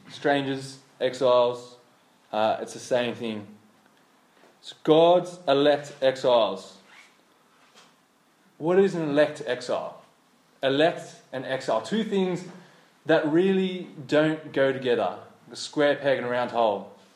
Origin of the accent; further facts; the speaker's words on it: Penrith, New South Wales, Australia; Now, I grew up in Penrith. We spell that with two F's.